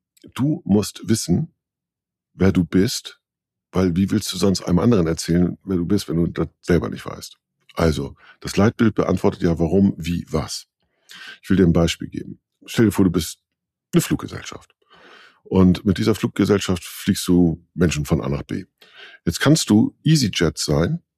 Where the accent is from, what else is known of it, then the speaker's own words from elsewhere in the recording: Northern Germany, Germany; Ich bin Norddeutscher und fertig ist der Lack.